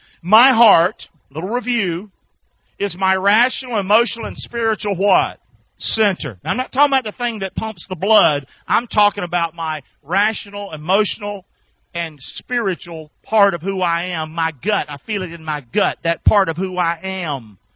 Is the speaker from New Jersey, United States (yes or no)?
no; Rockingham, North Carolina, United States; Now, I'm from Rockingham. I never heard this word. I grew up my whole life.